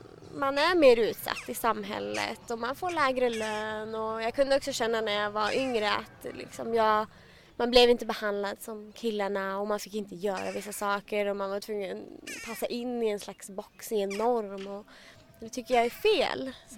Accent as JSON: {"language": "Swedish", "town": "Luleå", "region": "Norrbotten County", "country": "Sweden", "said": "och jag är statsvetare i grunden. Jag läste min statsvetenskapsexamen i Luleå där jag kommer ifrån. Men min pappa kom till Sverige för ungefär 25 år sedan"}